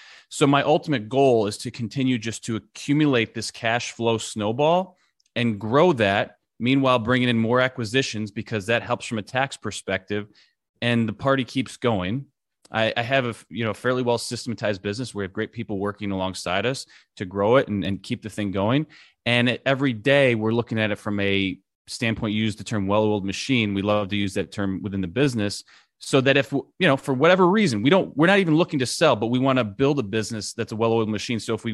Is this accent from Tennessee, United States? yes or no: no; New York, United States; It's snowplow, because I'm from New York.